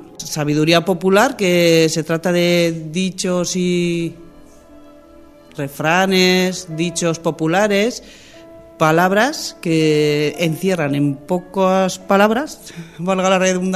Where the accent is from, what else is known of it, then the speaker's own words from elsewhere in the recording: Nájera, La Rioja, Spain; soy de Nájera, soy administrativa